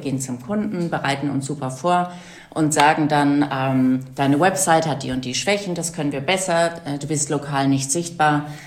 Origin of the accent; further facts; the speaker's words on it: North Rhine-Westphalia, Germany; Also ich bin aufgewachsen in Westfalen, studiert in Frankreich und in Deutschland